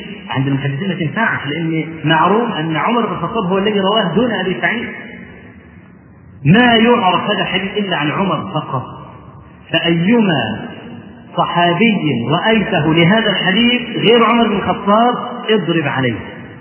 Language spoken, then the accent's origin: Arabic; Egypt; عندنا في مصر